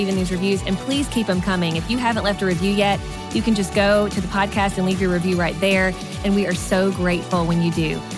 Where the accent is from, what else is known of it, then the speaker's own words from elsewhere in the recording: Kentucky, United States; also born or lived in Georgia / Florida / Texas; You know, we grew up in Kentucky, moved to Georgia, then moved to Florida, then moved back to Georgia, then moved to Texas.